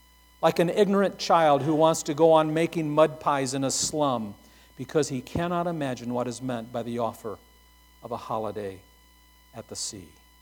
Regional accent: United States; now in Tanzania; at the end of the day, I'm still an American.

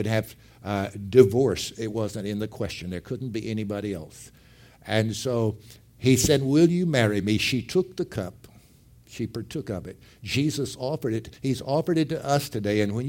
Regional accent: Groesbeck, Texas, United States; That's my hometown also. And so it's a place where most people don't even know it's on the map.

